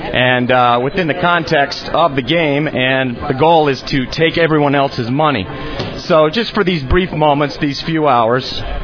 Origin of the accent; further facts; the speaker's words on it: Chicago, Illinois, United States; I'm from the Chicago area. Flew in to be here for Bart Cop Poker Fest 04, Year of the Monkey.